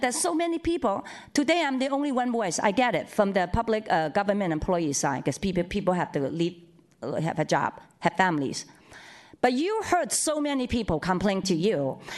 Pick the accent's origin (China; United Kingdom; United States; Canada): China; English is a second language; moved away as an adult; I was not born and raised in this city. I was born and raised in China, a farmer. I born as a farmer.